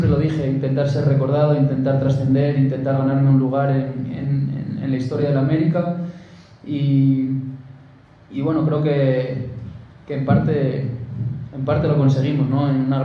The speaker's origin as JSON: {"language": "Spanish", "country": "Mexico", "said": "Soy mexicano. Una de las cosas, después de estos 5 años también aquí, soy español, soy mexicano."}